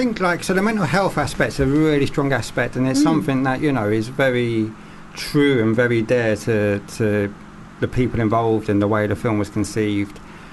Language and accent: English; London, United Kingdom; I'm from London. It's not a London I would recognise